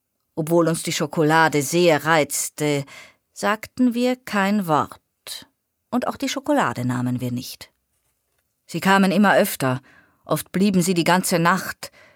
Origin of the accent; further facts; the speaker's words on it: Remschenig, Carinthia, Austria; born there; first language Slovenian; German is a second language; Ich bin in Remschenik geboren.